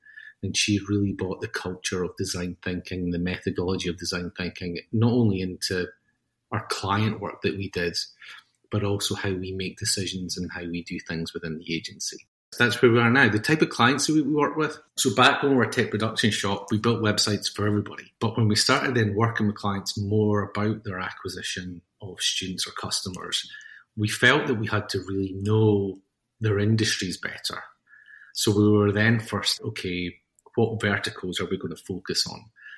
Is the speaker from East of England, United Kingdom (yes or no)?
no; Kirkcaldy, Scotland, United Kingdom; also born or lived in Edinburgh; now in Philadelphia, United States; But I'm obviously not from Philadelphia. I grew up in Scotland, in Kirkcaldy. I went to university in Edinburgh.